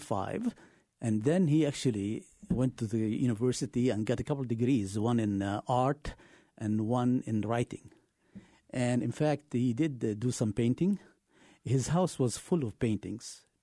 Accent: Beirut, Beirut Governorate, Lebanon; And I came from Lebanon. I was born in Lebanon, in Beirut, Lebanon.

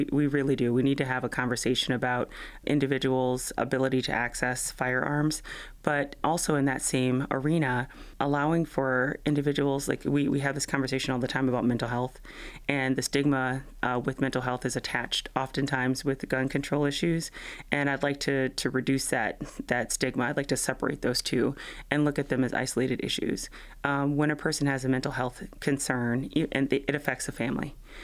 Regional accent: the South, United States; my family is a family of hunters. We're from the South.

